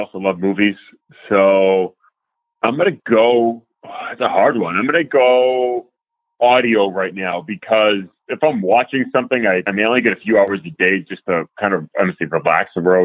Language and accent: English; New England, United States; Oh, I'm from New England.